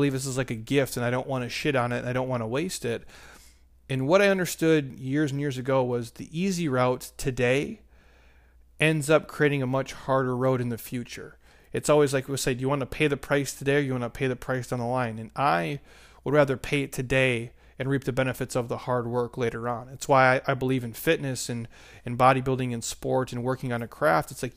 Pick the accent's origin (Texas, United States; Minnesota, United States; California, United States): Minnesota, United States; now in Arizona, United States; I grew up in Minnesota where it's negative, you know, 20 degrees.